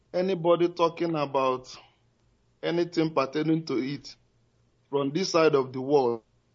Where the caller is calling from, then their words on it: Maputo, Maputo City, Mozambique; Yeah, I'm calling from Maputo.